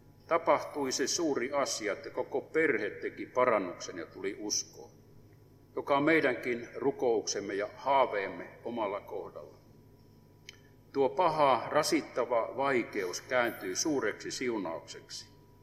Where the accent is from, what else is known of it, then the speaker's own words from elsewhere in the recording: Northern Finland, Finland; Lapsuuteni asuin Pohjois-Suomessa.